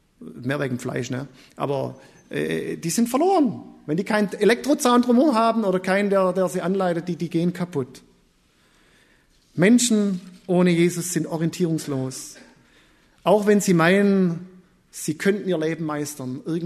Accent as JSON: {"language": "German", "town": "Deckenpfronn", "region": "Baden-Württemberg", "country": "Germany", "said": "Ich freue mich, dass wir in Deckenfrohn, wo ich herkomme, einen Gebetskreis haben."}